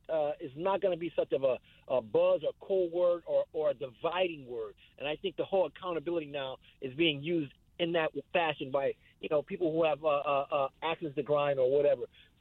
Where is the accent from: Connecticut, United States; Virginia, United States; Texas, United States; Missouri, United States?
Connecticut, United States; Hartford; I love Connecticut. This is my home state. Hartford is my hometown.